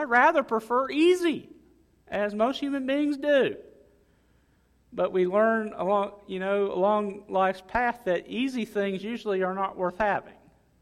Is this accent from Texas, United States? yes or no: no; South Dakota, United States; now in Pearl, United States; Most of you know, I grew up in South Dakota. That's still where my mom, brother, and sister are.